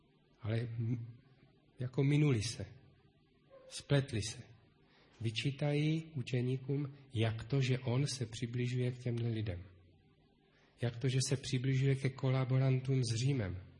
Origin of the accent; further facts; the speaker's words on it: Opava, Moravian-Silesian Region, Czechia; now in Olomouc, Czech Republic; Já když jsem chodil jako dítě v Opavě do zhromáždění, do opavského sboru